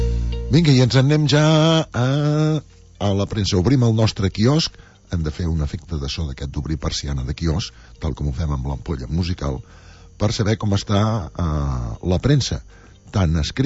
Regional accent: Girona, Catalonia, Spain; doncs com a gironins ens hem sentit orgullosos per això

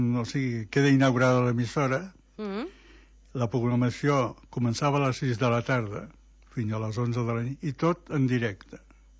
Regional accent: Barcelona, Catalonia, Spain; la ràdio, com a casa a Barcelona, vaig néixer a Barcelona

